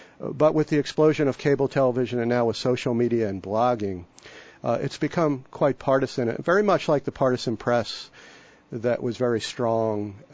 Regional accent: Philadelphia, Pennsylvania, United States; I'm from Philadelphia and I hate the Braves.

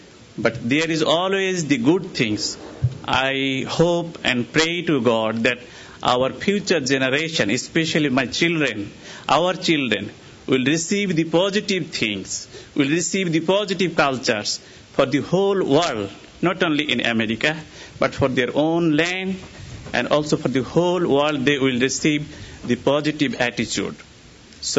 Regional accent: Bangladesh; now in United States; I am from Bangladesh.

